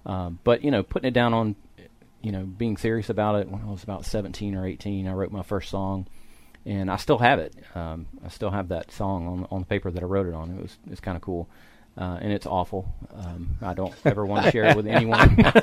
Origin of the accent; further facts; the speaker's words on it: Milton, Florida, United States; You know, growing up, I grew up in Milton, Florida, and around the panhandle of Florida.